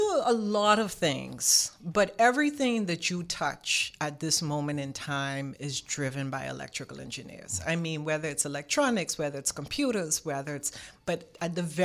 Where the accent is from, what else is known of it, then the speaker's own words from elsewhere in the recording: Freeport, Grand Bahama, Bahamas; You know, you kind of asked me about growing up in the Bahamas. And so my home in Freeport, where my family, my dad and my mom live, we had electricity.